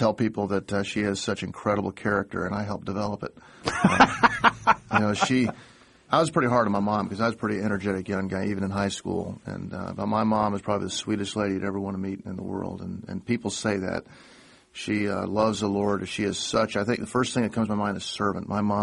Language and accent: English; Oakland, California, United States; born there; I was born in Oakland, California at Oak Knoll Naval Hospital, and about every year or two, we'd move somewhere else in the world.